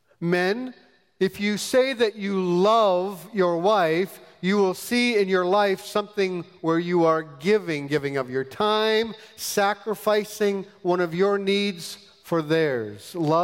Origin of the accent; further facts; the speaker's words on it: Michigan, United States; I'm from Michigan.